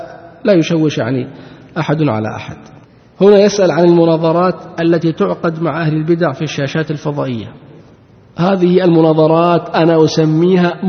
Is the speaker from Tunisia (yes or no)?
no; Saudi Arabia; نحن عندنا في السعودية هل كنا نعرف الشيعة، نعرف أحد من الشيعة؟